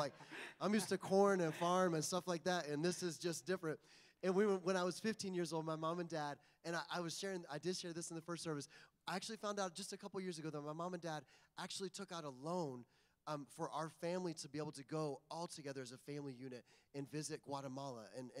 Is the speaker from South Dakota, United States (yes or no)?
no; Indiana, United States; And so I grew up in Indiana. Literally, my house was surrounded on all four sides by corn. You know, like, I grew up out in the country, and on every side, we had corn and soybeans.